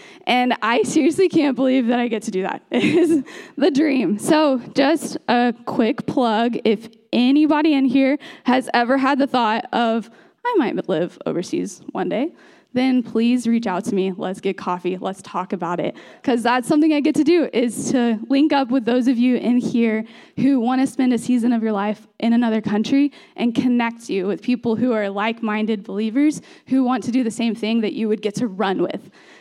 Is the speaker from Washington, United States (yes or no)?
no; Austin, Texas, United States; I grew up in Austin, Texas, and then I went to college in fall of 2015